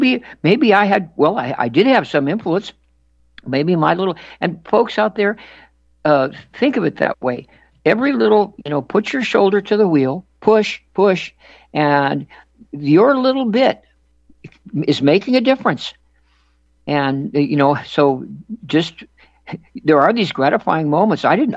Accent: Grand Forks, North Dakota, United States; here in my hometown of Grand Forks, North Dakota.

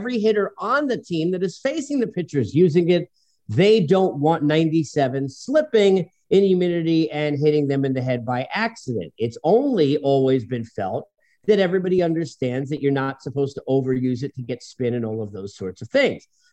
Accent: New York, United States; I'm a New Yorker with no patience still, even though I live in the South now for years.

